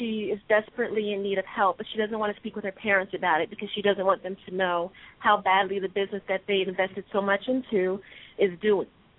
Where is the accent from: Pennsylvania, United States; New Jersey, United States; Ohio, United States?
New Jersey, United States; Rockport; Well, like I told you, I'm from Rockport, New Jersey. I am a mom, a wife.